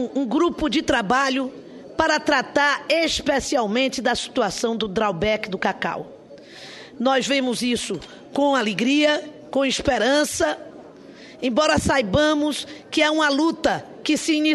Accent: Bahia, Brazil; Numa cultura que tem importância especial para a minha terra, para a Bahia

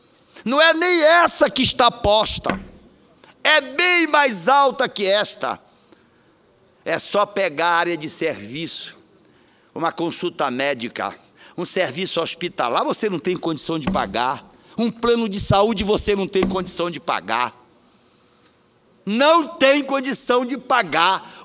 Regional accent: Pará, Brazil; Eu nasci no Marajó, sou paraense da Gema E eu não sei comer sem farinha.

